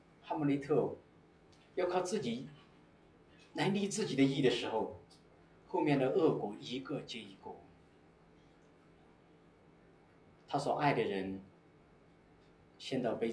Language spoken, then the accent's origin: Chinese; China; 一种人是我们中国人当中的大部分人